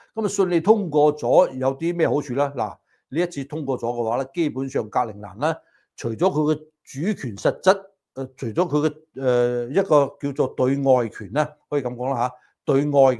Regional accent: United States; 对于我们美国人来说，对于全球的人来说的话

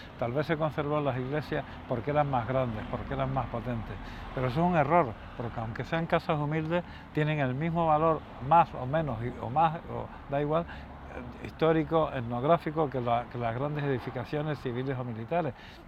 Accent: Puerto del Rosario, Canary Islands, Spain; born there; Yo nací, por ejemplo, en Puerto de Cabra, siendo todavía. Creo que soy de los pocos que ya quedamos nacidos en ese momento.

